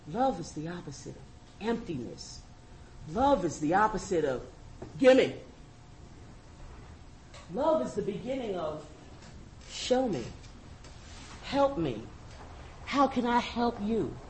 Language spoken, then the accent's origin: English; Manhattan, New York, United States; Because you need to know, I'm from Manhattan.